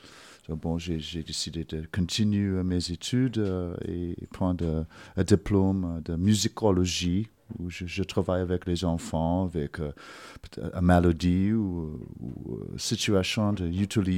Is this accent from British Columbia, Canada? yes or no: yes; Vancouver, British Columbia, Canada; je suis canadien, origine ouais. de Vancouver.